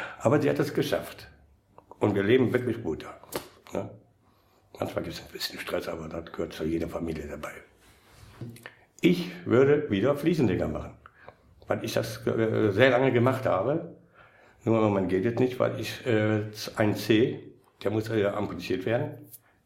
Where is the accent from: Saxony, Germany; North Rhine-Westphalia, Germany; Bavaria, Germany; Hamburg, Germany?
North Rhine-Westphalia, Germany; Düsseldorf; Ich bin in Benrath geboren, 1965, bin jetzt 56 Jahre alt. Dann bin ich nach Düsseldorf-Flingern, von Flingern nach Rath.